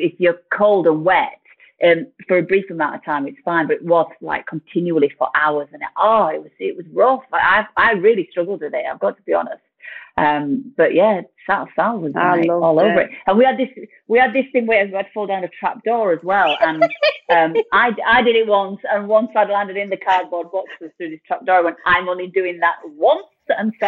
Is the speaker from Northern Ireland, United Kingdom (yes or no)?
no; Rotherham, Yorkshire and the Humber, United Kingdom; Well, I'm from Rotherham, but I was like, ugh.